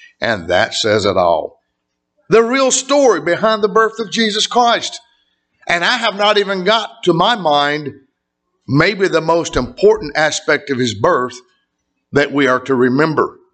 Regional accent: Mississippi, United States; I come from Northeast Mississippi. I come from … country. I come from where he was born, near in Tupelo, Mississippi.

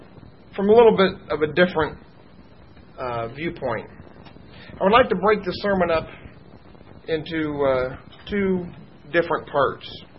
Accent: United States; And we had a very nice family, a good average family that was growing up in the United States at the time.

